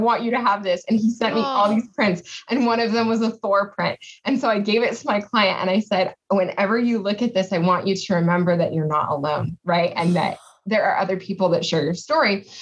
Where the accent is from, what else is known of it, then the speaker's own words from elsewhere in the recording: Scotland, United Kingdom; I'm white, but I'm a Scotsman